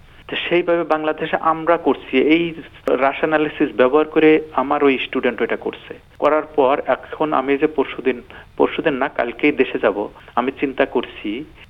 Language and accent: Bangla; Bangladesh; now in Australia; আমি তো শুধু বাংলাদেশি না, আমি তো একজন অস্ট্রেলিয়ানও, কাজে আমার সেটাকেও আমাকে দেখতে হবে।